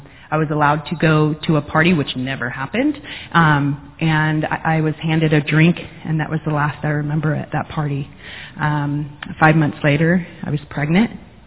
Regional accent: Jasper, Florida, United States; I grew up, I was born in Jasper, Florida, and my mother and father were both alcoholics, and I was the oldest of three

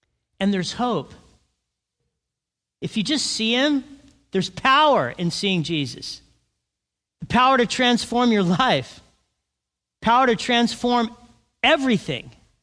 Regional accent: Big Bear Lake, California, United States; So as I grew up in Big Bear, my dad for a living built cabins in Big Bear.

